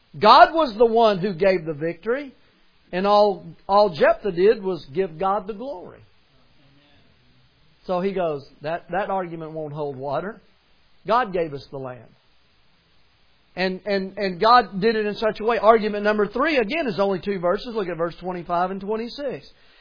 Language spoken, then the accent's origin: English; Tennessee, United States; born there; now in Missouri, United States; I'm glad I'm an American, born in Tennessee. And I'm living in Missouri.